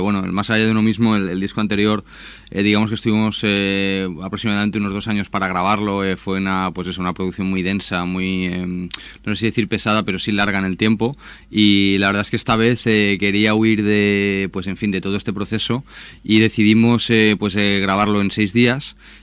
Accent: Valencian Community, Spain; es un sello valenciano, de donde vengo y tal

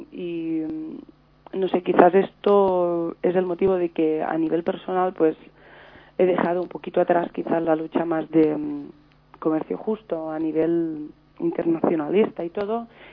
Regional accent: Balearic Islands, Spain; born there; now in Lleida, Spain; Yo vivo en Lleida, que está muy lejos de donde yo nací, que es Menorca, que tengo un enlace sentimental y personal muy grande

